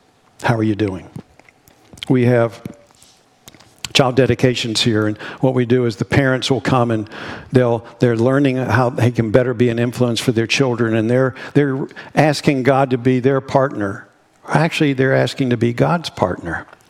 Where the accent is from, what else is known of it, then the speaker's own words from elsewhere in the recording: United States; And there's not been many times I've seen growing up in America that there's been such a divisive kind of culture that we have.